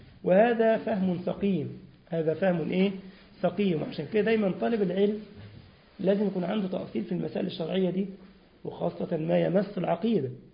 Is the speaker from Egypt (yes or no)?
yes; Egypt; حتى عندنا في مصر يقول لك مثلا يكون فلان كده قوي يقول لك فلان ده عافي